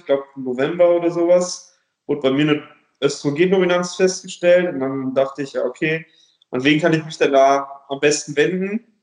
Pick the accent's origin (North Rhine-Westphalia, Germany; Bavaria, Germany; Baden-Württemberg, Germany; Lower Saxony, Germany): North Rhine-Westphalia, Germany; Leverkusen; ich komme ursprünglich aus Leverkusen, bin jetzt vor ein paar Jahren aber ins Schwabenland gezogen